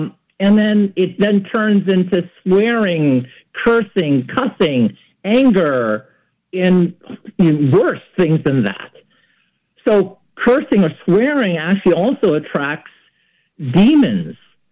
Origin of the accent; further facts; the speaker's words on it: San Francisco, California, United States; I don't know if that's just a Filipino thing or what, but that's why I grew up in San Francisco.